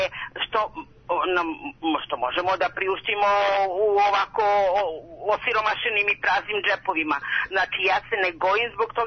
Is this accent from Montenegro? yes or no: no; Belgrade, Serbia; Pa ja sam sa Voždovca dok nas nisu ekspedovali